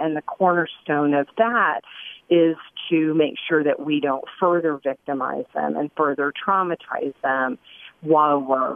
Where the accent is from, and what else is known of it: Miami, Florida, United States; born or raised there